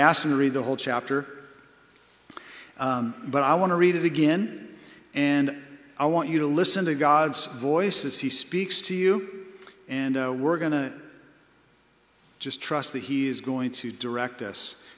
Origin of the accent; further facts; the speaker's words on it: California, United States; because I came from California, I really got my eyes open to the idea of these things called seasons